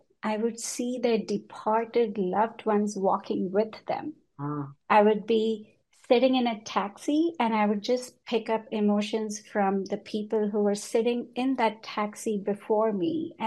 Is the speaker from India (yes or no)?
yes; India; moved away as an adult; also born or lived in United Kingdom; now in New York, United States; I grew up in India, and I left India when I was 20 years old. I've lived in several countries, UK, and then got married, moved to New York. I've been here for over 20 years now.